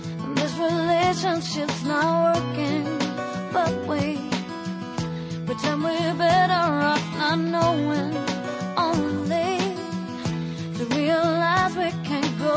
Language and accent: Italian; Bologna, Emilia-Romagna, Italy; born there; sono nato a Bologna nel 1942.